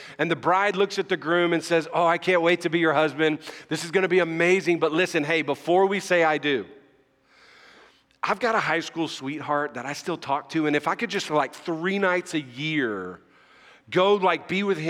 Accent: the South, United States; I didn't grow up in church. I grew up in the South.

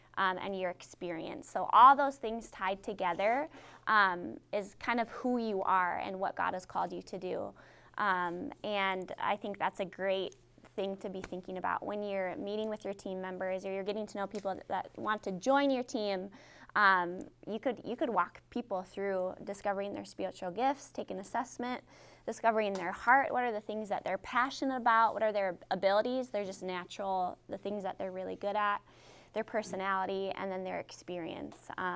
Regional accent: North Dakota, United States; at the church I grew up at in North Dakota

